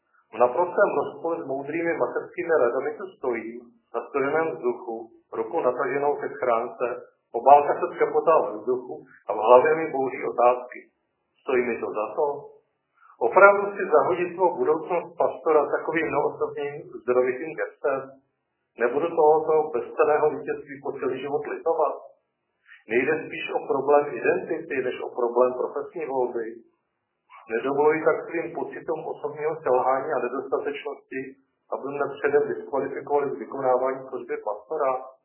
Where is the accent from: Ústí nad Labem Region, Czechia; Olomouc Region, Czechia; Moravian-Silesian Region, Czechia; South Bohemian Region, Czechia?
Moravian-Silesian Region, Czechia; Ostrava; Já znám jednu osobu v Ostravě, jsem z Ostravy